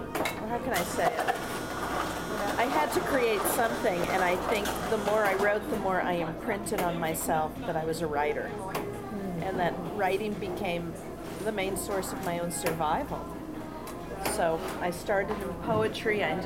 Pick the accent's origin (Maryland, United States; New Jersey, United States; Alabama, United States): New Jersey, United States; I grew up in New Jersey.